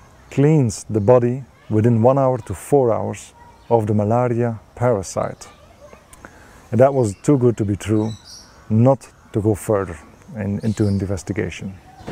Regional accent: Ostend, Flanders, Belgium; English is a second language; actually in Flanders, like maybe 20 kilometers from my hometown in Ostend, where we have a spa.

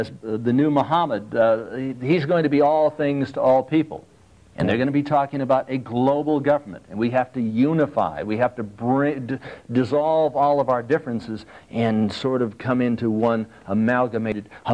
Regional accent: Ojai, California, United States; You go up to a little Satan place, Ojai Valley, and I was raised up there in Ojai Valley.

